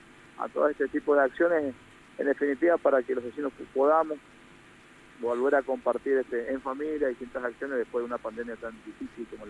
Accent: Maipú, Mendoza, Argentina; de entendernos como maipucinos, como mendocinos, como argentinos

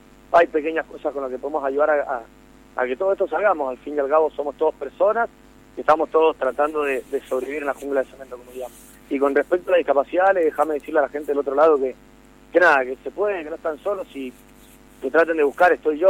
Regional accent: San Martín, Mendoza, Argentina; Yo soy de San Martín, hay una rivalidad muy grande, pero a mí Palmira me acogió como uno más y tengo parte de mi corazón aquí en La Jarilla.

